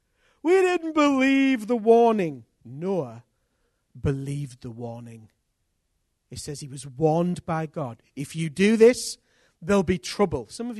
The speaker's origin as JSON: {"language": "English", "region": "England", "country": "United Kingdom", "said": "So we're two English guys."}